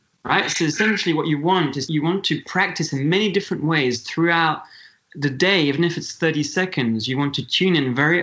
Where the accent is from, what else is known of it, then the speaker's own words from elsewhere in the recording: Switzerland; I'm from Switzerland. I'm very good on skis and the slopes, but swimming is another thing.